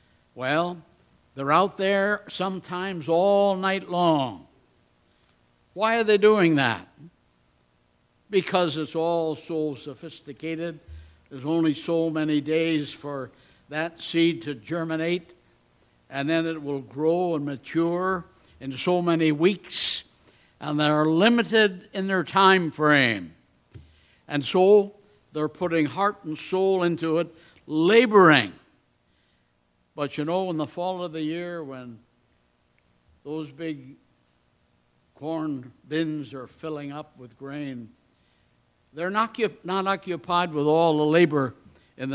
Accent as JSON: {"language": "English", "region": "Nova Scotia", "country": "Canada", "tie": "born there", "said": "If you ever went down eastern Canada, where I was born in Nova Scotia"}